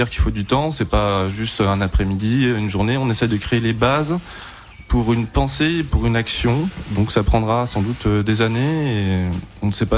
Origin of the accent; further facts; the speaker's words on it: Paris, Île-de-France, France; also born or lived in Tours; moi j'habite à Paris, je suis parisien, mais j'habitais 14 ans à Tours, de 85 à 99.